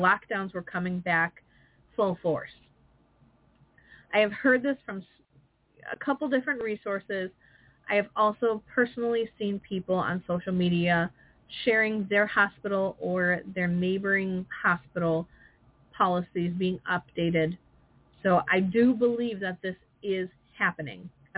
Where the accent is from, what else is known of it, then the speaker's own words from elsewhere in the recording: Wisconsin, United States; I'm from Wisconsin.